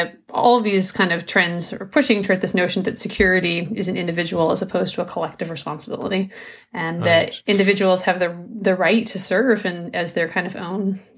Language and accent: English; South Dakota, United States; I grew up in South Dakota. Everyone had guns because you used them on the farm all the time.